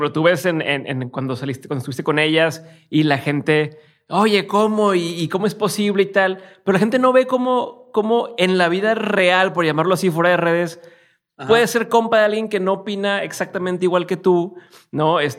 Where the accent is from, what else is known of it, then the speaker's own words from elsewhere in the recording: Monterrey, Nuevo León, Mexico; Yo soy de Monterrey, también así es acá.